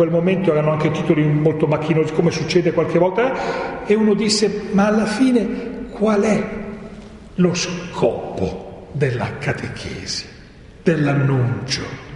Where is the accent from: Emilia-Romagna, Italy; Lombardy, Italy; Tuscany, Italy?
Lombardy, Italy; Milan; now in Rome, Italy; Io sono di Milano